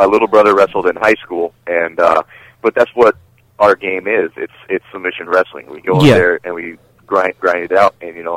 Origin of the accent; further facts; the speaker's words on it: Seattle, Washington, United States; I mean, it's in my hometown in Seattle, Washington.